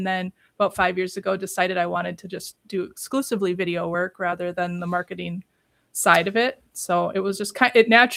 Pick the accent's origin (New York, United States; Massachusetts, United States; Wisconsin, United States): Wisconsin, United States; Kaukauna; now in Neenah, United States; I'm from the Appleton area also. I grew up in Kaukauna.